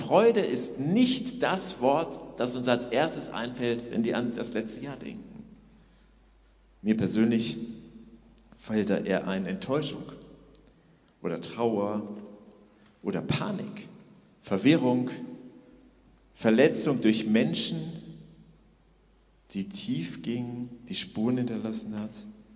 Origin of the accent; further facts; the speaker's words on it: North Rhine-Westphalia, Germany; ich komme aus Ostwestfalen, da freut man sich so.